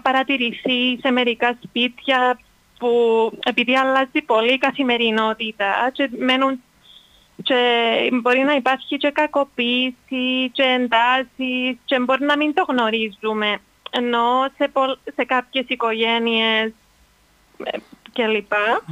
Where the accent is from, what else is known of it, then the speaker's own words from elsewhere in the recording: Limassol, Limassol District, Cyprus; είμαι από Λεμεσό.